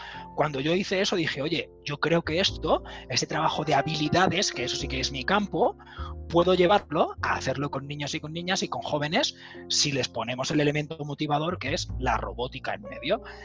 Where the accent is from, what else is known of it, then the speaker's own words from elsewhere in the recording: Spain; somos los paisas en España